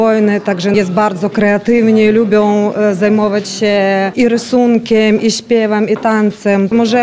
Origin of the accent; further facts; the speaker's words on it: Ukraine; now in Poland; przyjechała z Ukrainy.